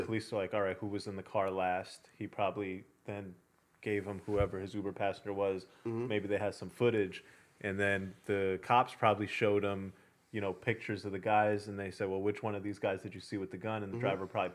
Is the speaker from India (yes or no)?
yes; India; I'm Indian and I'm Muslim.